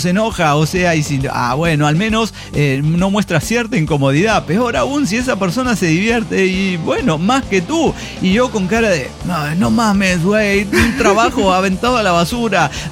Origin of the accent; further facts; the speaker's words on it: Mexico City, Mexico; now in Bolivia; como buen chilango chingativo